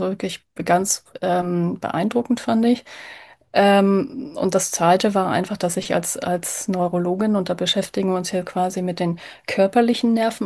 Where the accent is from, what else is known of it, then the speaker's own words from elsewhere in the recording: Berlin, Germany; ich bin ja Berlinerin durch und durch. Und da haben wir natürlich, Berliner haben ja in aller Regel auch ostpreußische Wurzeln